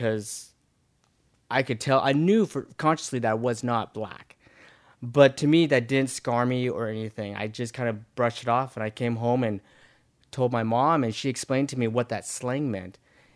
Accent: Ashland, United States; But growing up in Ashland, as a kid, there was a lot for me to do.

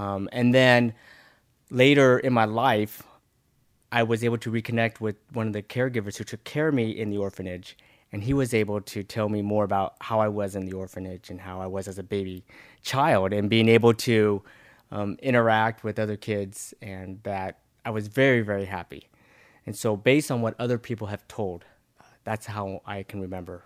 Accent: Ashland, United States; But growing up in Ashland, as a kid, there was a lot for me to do.

